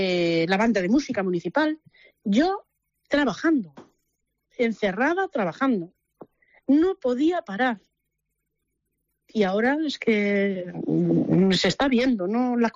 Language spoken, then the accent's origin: Spanish; Vilagarcía de Arousa, Galicia, Spain; now in A Estrada, Spain; Yo soy de Villagarcía de Arousa.